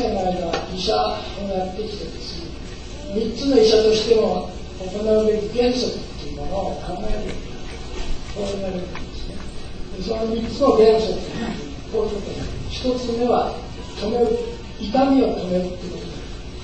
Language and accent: Japanese; Hanamaki, Iwate, Japan; also born or lived in Tokyo; now in Kyoto, Japan; それ以前は東京におりました。私のふるさとは岩手県の花巻っていうところ、東北の出身でございます。半分の北側っていう気持ちで。花巻の私の実家は浄土真宗のお寺にございました。